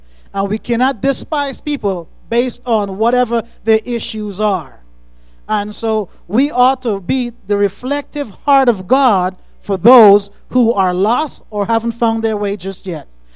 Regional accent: Guyana; I grew up in Guyana

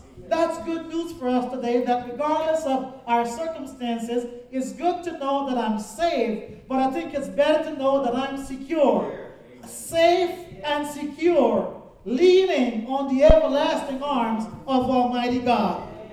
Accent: Guyana; I grew up in Guyana, so we didn't get spanked. We got the daylights beaten out of us.

